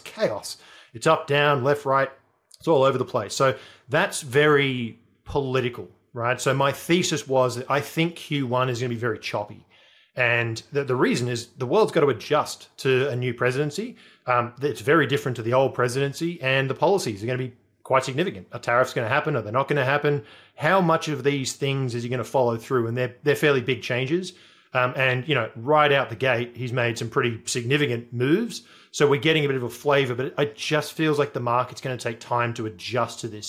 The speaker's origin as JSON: {"language": "English", "country": "Australia", "said": "and again, as an Australian, I'm just speculating here"}